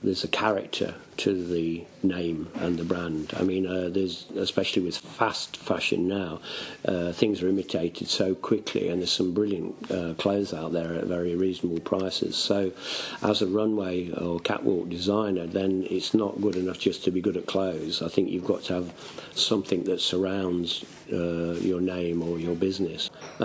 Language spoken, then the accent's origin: English; Nottingham, East Midlands, United Kingdom; one in my hometown of Nottingham and one in London.